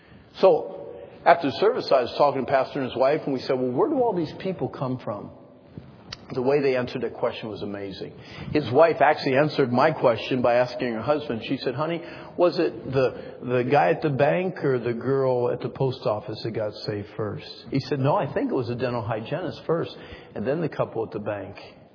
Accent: North Carolina, United States; Where are you from? I said, North Carolina.

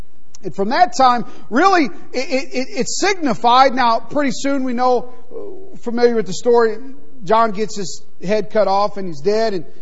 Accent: Beaumont, Texas, United States; my family, I grew up down in Southeast Texas, in Beaumont, Texas. My mom lives in Houston now.

